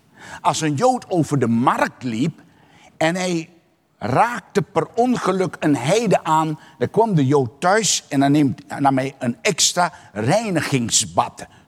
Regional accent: Suriname; net zoals wij als Surinamers dingen meenemen uit onze cultuur, uit onze opvoeding, dat niet juist is.

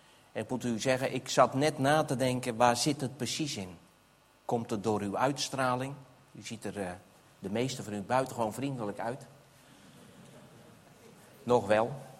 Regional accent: South Holland, Netherlands; ik kom uit de Alblasserwaard, als u weet waar dat ligt. Een deel van de Bijbelbelt en wij hebben echt een harde A.

